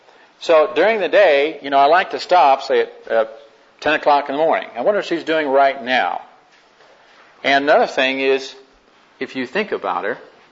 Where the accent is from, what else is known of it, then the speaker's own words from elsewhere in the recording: New England, United States; I'm from New England, as someone pointed out recently, and we weren't trained in my family or in my neck of the woods to go around hugging people.